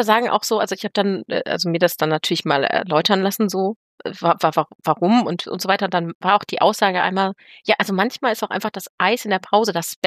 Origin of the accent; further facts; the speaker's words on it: Germany; ich bin aus Deutschland